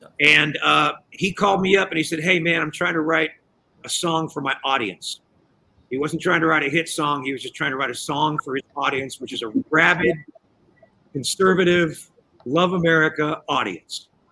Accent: California, United States; I grew up in California when Reagan was our governor. And my dad was a hard-working blue-collar guy during the Carter presidency.

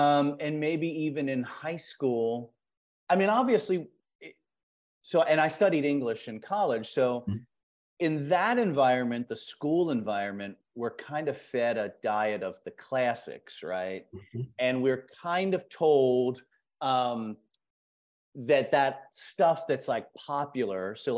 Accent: Cincinnati, Ohio, United States; I grew up in Cincinnati, so it was a pretty big city.

